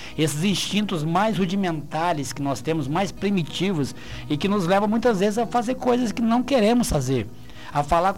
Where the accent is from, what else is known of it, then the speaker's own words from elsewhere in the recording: Aparecida de Minas, Minas Gerais, Brazil; a comunidade da qual eu sou oriundo, sou de Aparecida de Minas, a minha casa fica em Aparecida de Minas, trabalho a semana toda, a minha vida profissional é toda na sede do município, aqui em Frutal, porém o meu recanto, meu canto seguro, meu porto seguro é Aparecida de Minas.